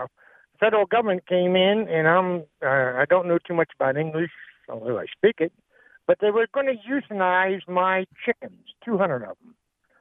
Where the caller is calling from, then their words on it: Dry Run, Pennsylvania, United States; This is Dry Run, Pennsylvania.